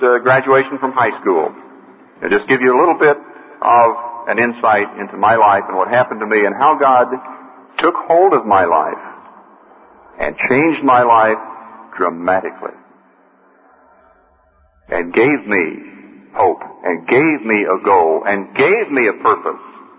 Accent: Oklahoma, United States; I grew up in Oklahoma, in the oil fields of Oklahoma. My father always worked in the oil fields.

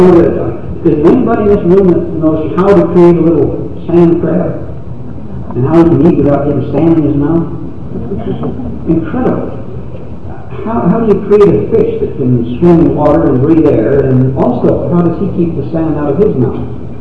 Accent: Colorado, United States; Now, I grew up in Colorado, and I'm aware of the Rocky Mountains back in that part of the country.

